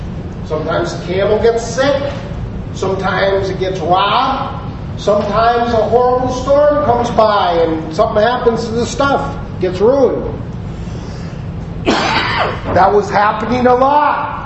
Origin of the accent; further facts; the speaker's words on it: Ireland; I'm not a Roman heritage. I'm Irish. We were loosey-goosey.